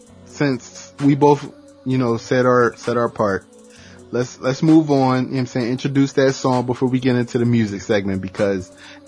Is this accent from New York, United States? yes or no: no; Chester, Pennsylvania, United States; Now, me on the other hand, I'm from Chester. Now, it's real close to Philly